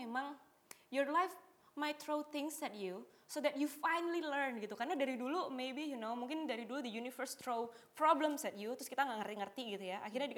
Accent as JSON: {"language": "Indonesian", "town": "Yogyakarta", "region": "Special Region of Yogyakarta", "country": "Indonesia", "lives_now": "Jakarta, Indonesia", "said": "karena aku kan orang Jogja, Mbak Judit. Kita baru pindah Jakarta tuh mungkin 3 bulanan yang lalu lah gitu."}